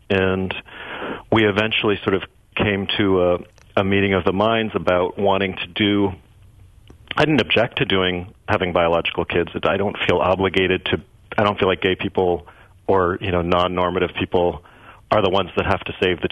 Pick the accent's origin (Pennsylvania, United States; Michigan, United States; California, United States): Michigan, United States; Ann Arbor; I grew up in Ann Arbor, which is basically, you know, Madison.